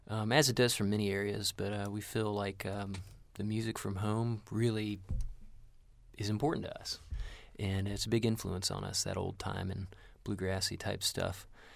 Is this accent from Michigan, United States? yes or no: no; Richmond, Virginia, United States; now in Charlottesville, United States; I grew up in Richmond, Virginia, born and bred there.